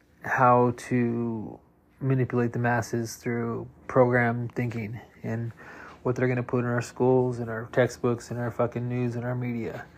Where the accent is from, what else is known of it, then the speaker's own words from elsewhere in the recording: Long Beach, California, United States; I grew up in Long Beach, so.